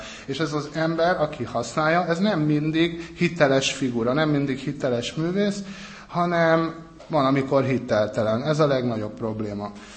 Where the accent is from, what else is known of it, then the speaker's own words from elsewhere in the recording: Hungary; én, mint magyar, sokkal többet értek belőle